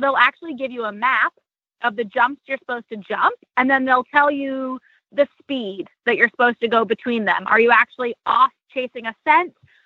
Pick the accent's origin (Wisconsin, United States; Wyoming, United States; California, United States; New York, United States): Wyoming, United States; I grew up working in Wyoming as a cowgirl